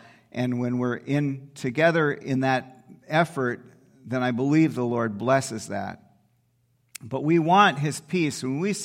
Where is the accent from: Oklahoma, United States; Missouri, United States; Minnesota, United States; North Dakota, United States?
North Dakota, United States; but in North Dakota, my home state